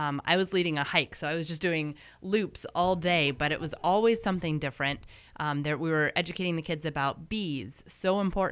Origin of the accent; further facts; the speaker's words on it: Houston, Texas, United States; I think I grew up in Houston. My food came from a grocery store.